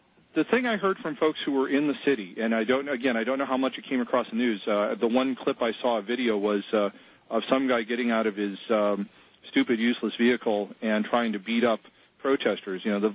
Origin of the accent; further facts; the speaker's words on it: Chicago, Illinois, United States; Well, I grew up in and around Chicago.